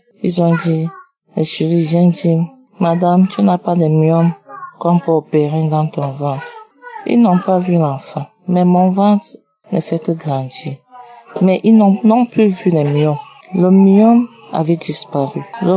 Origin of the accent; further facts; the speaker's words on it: Cameroon; je suis Camerounaise.